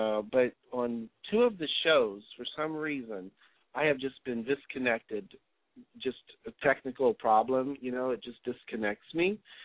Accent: Midwest, United States; growing up in the Midwest. And then I moved out here to California, and slowly I got introduced, you know, to food that really bites you back.

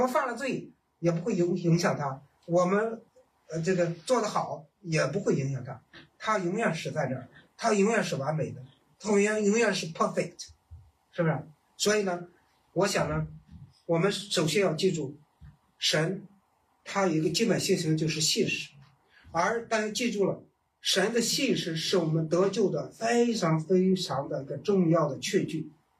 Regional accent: Shandong, China; 我们老家山东人叫插舌头

